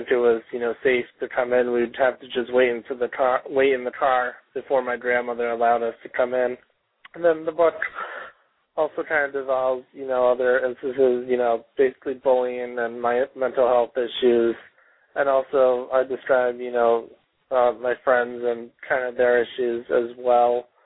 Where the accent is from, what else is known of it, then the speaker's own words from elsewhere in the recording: Albany, New York, United States; I grew up in Albany, New York.